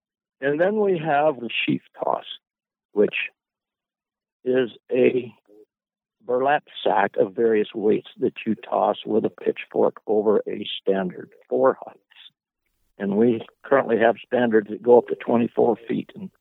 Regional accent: Alaska, United States; I'm from the Kenai Peninsula

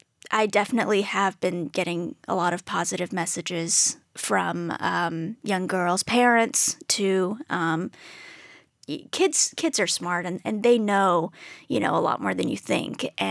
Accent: Dallas, Texas, United States; also born or lived in Houston; I was raised in Dallas pretty much my whole life.

